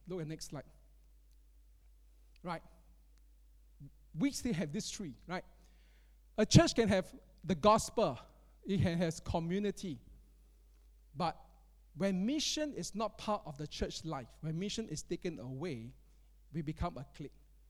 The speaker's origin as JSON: {"language": "English", "country": "Singapore", "said": "No, as a Singaporean Chinese. I can tell a Malaysian Chinese from a mainland Chinese, from a Taiwanese Chinese."}